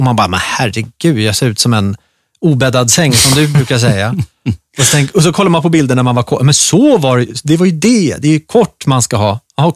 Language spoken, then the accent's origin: Swedish; Gustavsberg, Stockholm County, Sweden; Inte där jag växte upp i skärgården. Jag gick i skola inne i ett litet brukssamhälle som heter Gustavsberg.